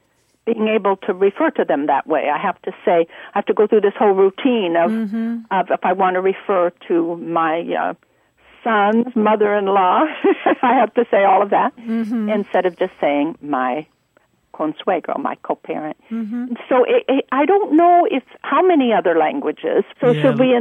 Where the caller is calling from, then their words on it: Imperial Beach, California, United States; also born or lived in Latin America; I'm calling from Imperial Beach with a question for you.